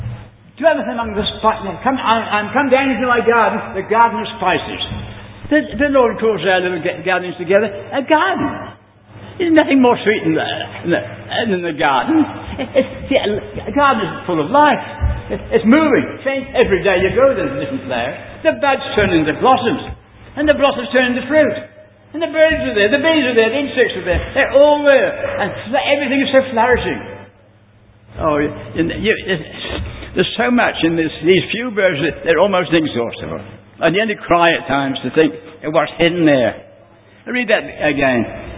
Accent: England, United Kingdom; moved away; When I came from England, it took me 6 weeks to get here. Now it took me 12 hours.

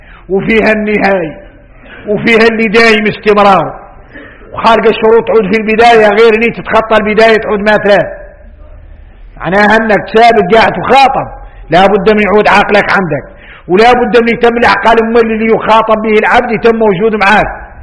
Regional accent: Mauritania; احنا موريتاني يقول لك يجرنا من أمراض آخر الزمان

